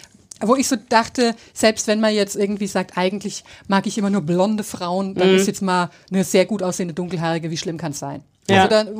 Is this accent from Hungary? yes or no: no; Chicago, Illinois, United States; Ich komme aus Chicago.